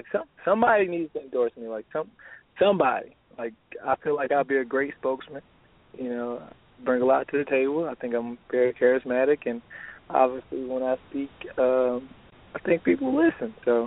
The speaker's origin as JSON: {"language": "English", "town": "Atlanta", "region": "Georgia", "country": "United States", "tie": "born or raised there", "lives_now": "Texas, United States", "said": "But yeah, definitely born and raised in Atlanta."}